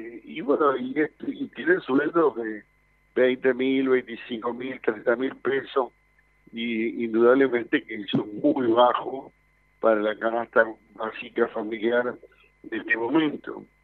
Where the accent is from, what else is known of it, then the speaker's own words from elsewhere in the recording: Argentina; Y mi deseo, no como peronista, como argentino, ¿no? Como argentino